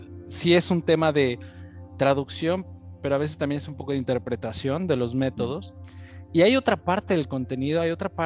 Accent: Mexico; now in Germany; yo estoy ahorita en Alemania. Estoy desde este lado del mundo. Aunque, bueno, yo soy mexicano.

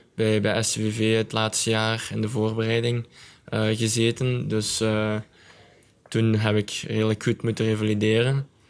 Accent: Sint-Truiden, Limburg, Belgium; Ik ben 20 jaar, ik kom van Sint-Truiden.

